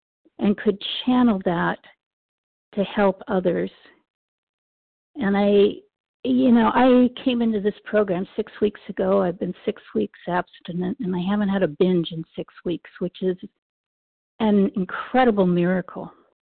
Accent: Washington, United States; I'm from Northern Washington State.

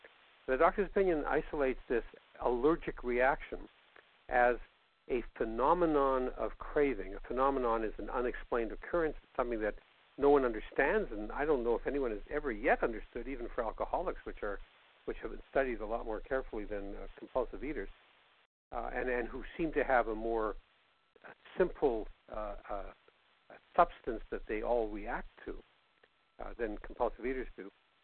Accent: Canada; I acknowledge that although I'm a Canadian and we don't celebrate Thanksgiving on the same day that Americans

